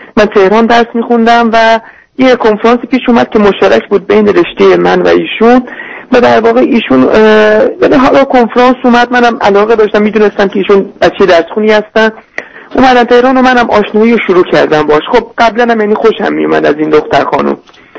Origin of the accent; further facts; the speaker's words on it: Iran; now in United States; من حالا که در واقع آمریکا اومدم، خب یکی دو ماه اولش یکم اینجا محیط برام عوض شده بود و خب از ایرانم دور شده بودم